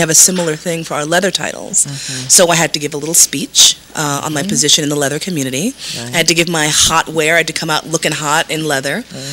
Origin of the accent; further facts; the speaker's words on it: New York City, New York, United States; now in Los Angeles, United States; I'm actually from New York. I was born in New York City, in New York Hospital, so I'm a double New Yorker rising. That's my sign. I left New York to move to L.A.